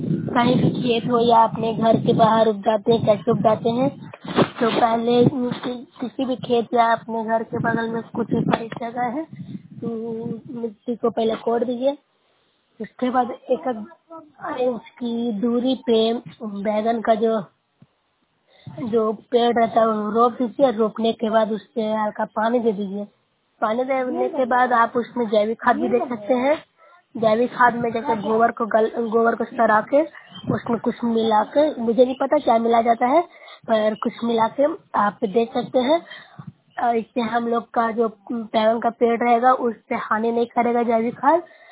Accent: Nursarai, Bihar, India; मैं नौसरा ब्लॉक से हूँ, जिला नालंदा के निवासी हूँ।

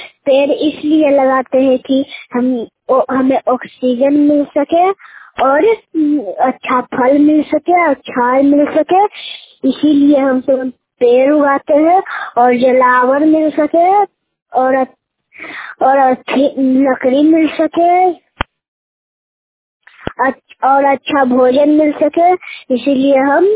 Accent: Patna, Bihar, India; नमस्ते, मैं पटना बार के रहने वाला हूँ।

